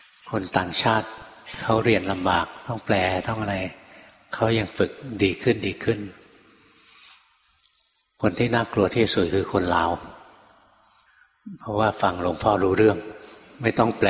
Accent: Bangkok, Thailand; หลวงพ่อเนี่ยเป็นคนกรุงเทพเกิดในกรุงเทพเรียนหนังสือที่กรุงเทพทำงานอยู่ในกรุงเทพงั้นอยู่ในกรุงเทพตลอดเลยนะ

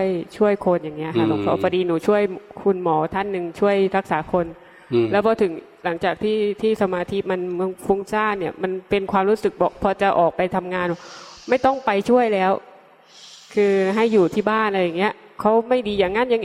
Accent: Trang, Thailand; มาจากตรังค่ะ

